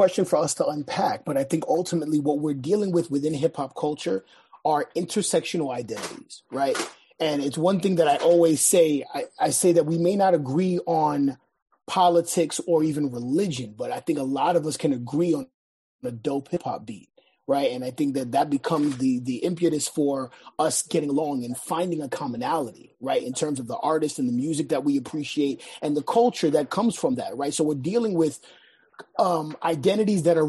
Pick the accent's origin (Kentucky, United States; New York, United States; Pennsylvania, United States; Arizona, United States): New York, United States; New York City; growing up in Washington Heights, New York City.